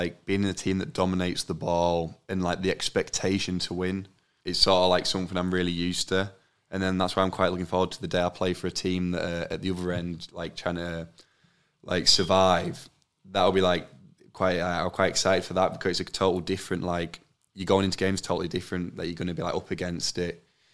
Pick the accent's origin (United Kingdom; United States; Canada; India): United Kingdom; England; growing up in England